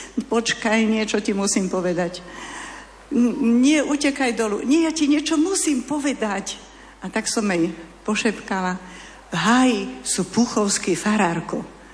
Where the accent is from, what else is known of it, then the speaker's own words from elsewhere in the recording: Norovce, Nitra Region, Slovakia; Pochádzam z malej dediny Norovce v okrese Topolčany.